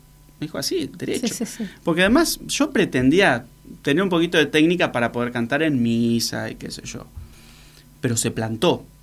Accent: La Pampa, Argentina; Estudié piano, me recibí, yo soy de La Pampa, soy pampiano. Yo vivía en el campo

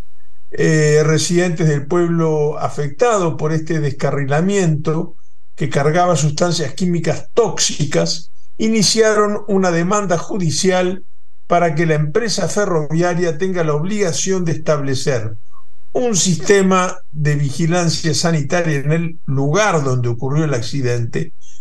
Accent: Uruguay; desde Montevideo, como me gusta decir a mí, como buen uruguayo que quiere tanto a los hermanos argentinos, desde el otro lado del charco

